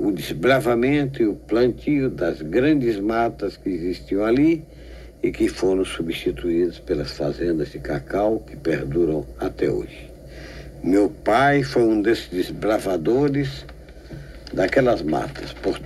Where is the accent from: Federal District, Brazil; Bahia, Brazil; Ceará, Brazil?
Bahia, Brazil; Ilhéus; also born or lived in Itabuna; Nasci numa fazenda de cacau, no Distrito Ferradas, no município de Itabuna, no sul do estado da Bahia, na região chamada Grapiúna, ou seja, na região do plantio do cacau.